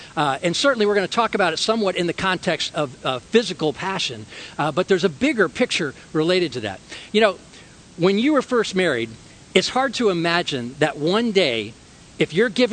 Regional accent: Georgia, United States; I grew up in Georgia.

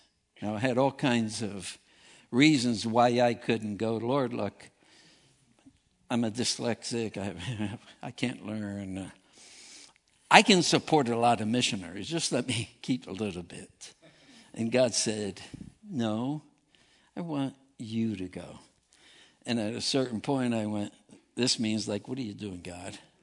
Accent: New Jersey, United States; I'm from New Jersey.

